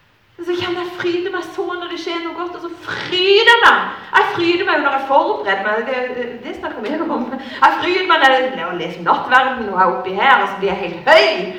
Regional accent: Lista, Agder, Norway; var hjemme på Lista I sommer hjemme hos mamma og pappa.

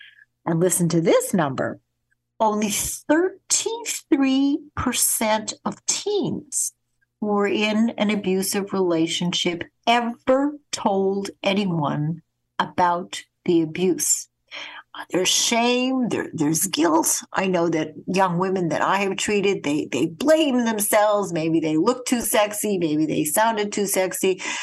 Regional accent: Winnipeg, Manitoba, Canada; when I was a child and a student growing up in Winnipeg, Canada

